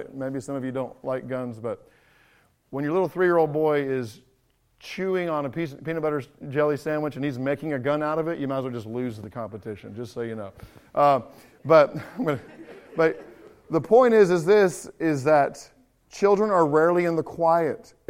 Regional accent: England, United Kingdom; I grew up in England, so we call them mobiles.

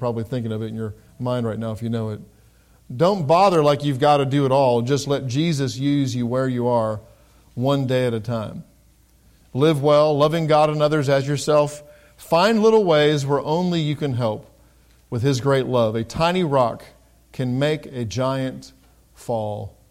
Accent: England, United Kingdom; I grew up in England, so I can say that.

